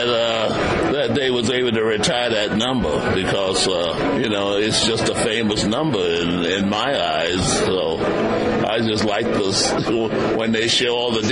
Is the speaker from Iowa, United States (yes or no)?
no; Mobile, Alabama, United States; when I was a kid growing up in Mobile, Alabama